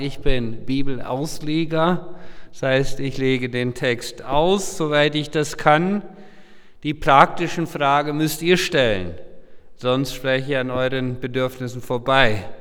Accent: Chaco, Paraguay; first language Low German; German is a second language; moved away as an adult; now in Switzerland; sind nach Paraguay ausgewandert in den Gran Chaco, wo ich aufgewachsen bin. Plattdeutsch als Muttersprache, Deutsch haben wir gehabt in der Schule. Ich bin mit 25 und halb bin in die Schweiz gekommen, zum ersten Mal nach Europa

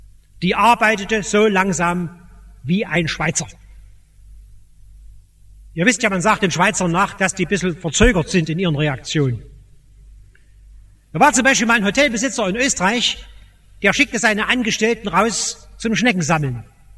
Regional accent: Dresden, Saxony, Germany; Ich bin in Dresden geboren und ich bin oft an dieser Kirche als Kind vorbeigegangen.

